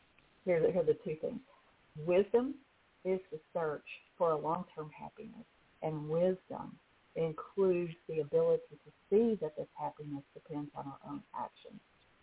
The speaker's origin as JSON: {"language": "English", "region": "Arkansas", "country": "United States", "tie": "born or raised there", "said": "And it's one of my favorite places in my home state of Arkansas."}